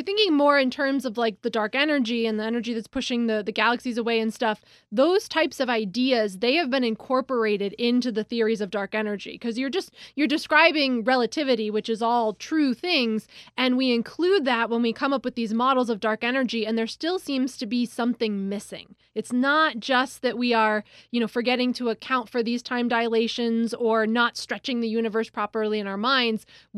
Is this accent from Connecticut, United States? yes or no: no; Rochester, New York, United States; I grew up in the Rochester area